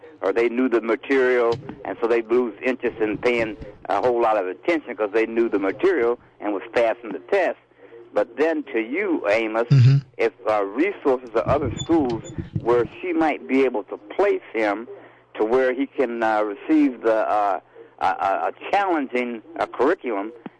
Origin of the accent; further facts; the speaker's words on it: Wisconsin, United States; because I'm from Wisconsin.